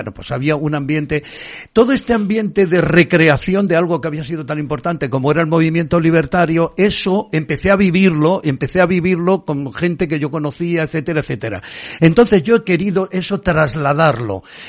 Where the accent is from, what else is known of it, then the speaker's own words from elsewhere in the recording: Granada, Andalusia, Spain; moved away as an adult; now in Madrid, Spain; en aquellos años 80, cuando vine de Granada a Madrid para continuar mis estudios